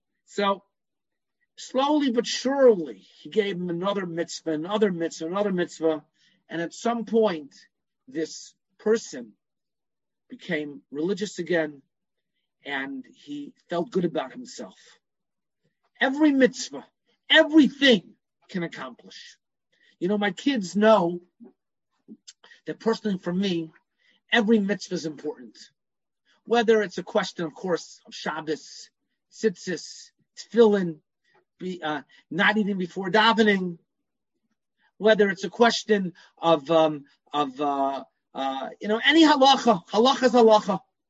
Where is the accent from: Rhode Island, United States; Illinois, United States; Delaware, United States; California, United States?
Illinois, United States; Chicago; When I was growing up in Chicago, my father had a doctor.